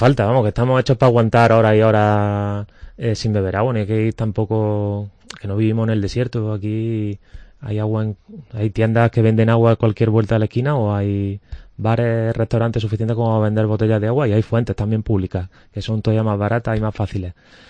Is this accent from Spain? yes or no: yes; Córdoba, Andalusia, Spain; Yo soy de Córdoba, estudié allí, hice la residencia allí